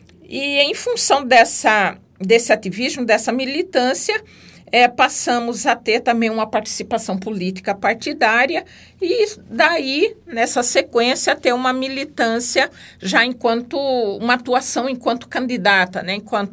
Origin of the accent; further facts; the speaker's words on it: Cuiabá, Mato Grosso, Brazil; Eu sou cuiabana, nascida no dia 21 de março de 1964.